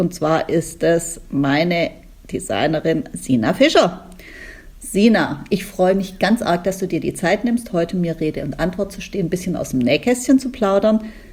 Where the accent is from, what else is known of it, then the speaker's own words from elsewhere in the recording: Baden-Württemberg, Germany; Weißt du, Sina, du bist Schwäbin, ich bin Schwäbin.